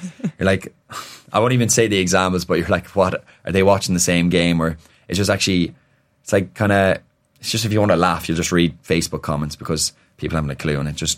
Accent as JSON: {"language": "English", "town": "Furbo", "region": "Connacht", "country": "Ireland", "tie": "born or raised there", "first_language": "Irish", "second_language": "English", "said": "I'm from an Irish-speaking place, Furbo, in Galway. So I went to an all-Irish primary school to speak Irish."}